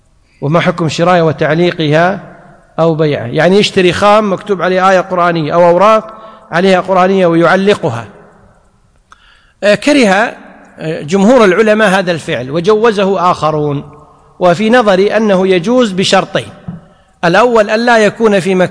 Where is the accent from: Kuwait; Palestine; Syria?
Kuwait; يعني هذه تسمى بالعامية عندنا بالكويت